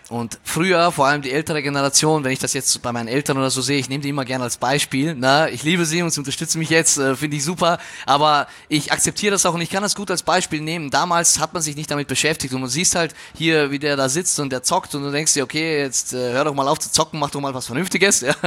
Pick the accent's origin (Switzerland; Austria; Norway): Austria; now in Germany; dass du maturierst, sagt man bei uns in Österreich, ja, hier ist es halt Abitur machst